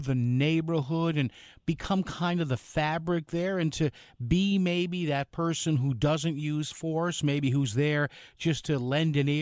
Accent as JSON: {"language": "English", "town": "New Haven", "region": "Connecticut", "country": "United States", "said": "You know, I'm from New Haven, and I remember it's been done on and off in New Haven for years."}